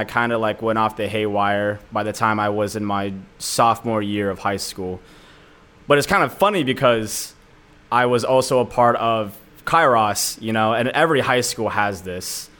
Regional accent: Newark, Ohio, United States; So I grew up in Newark, Ohio.

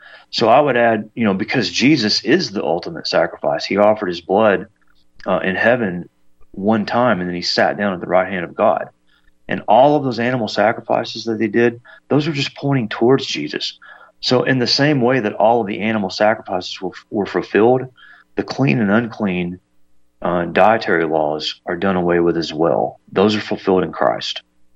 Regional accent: Ireland; I'm not Jewish, I'm Irish.

